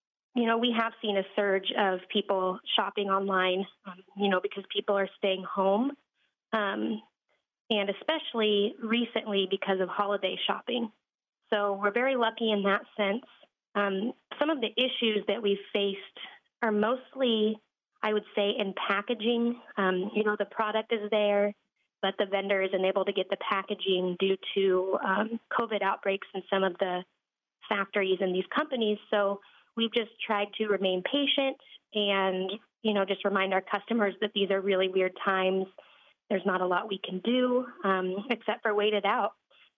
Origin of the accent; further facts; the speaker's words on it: Nebraska, United States; Like, I grew up in Southeast Nebraska.